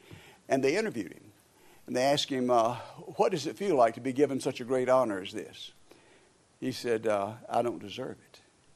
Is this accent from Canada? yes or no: no; Gadsden, Alabama, United States; Now, I'd never been out of my hometown much at that time, little Gadsden, Alabama, where John and I are from.